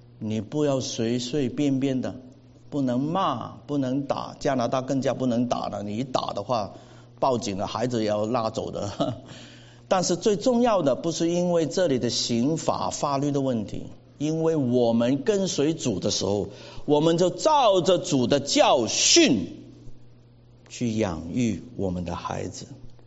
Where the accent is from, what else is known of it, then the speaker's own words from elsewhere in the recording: China; 我们中国人说女人顶了一半天哈，是吧？